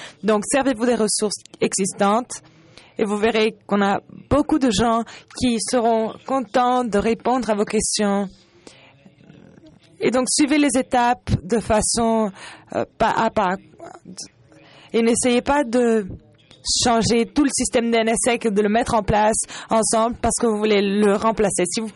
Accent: Costa Rica; French is a second language; Je ne me suis pas présentée. Je suis du Costa Rica.

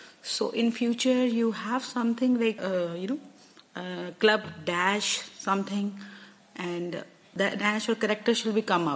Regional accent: India; English is a second language; from India.

